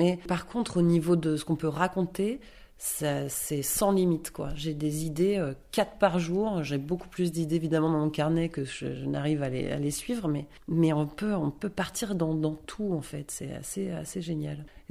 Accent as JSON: {"language": "French", "town": "Paris", "region": "Île-de-France", "country": "France", "also_born_or_lived": "Grenoble", "lives_now": "Lyon, France", "said": "j'étais à Paris, je suis parisienne à la base, donc"}